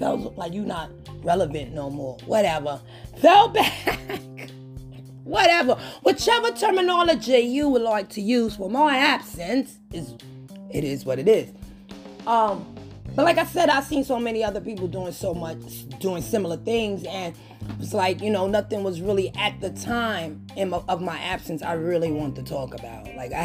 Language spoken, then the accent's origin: English; Bronx, New York, United States; in the Bronx, in my hometown, yeah! Born and raised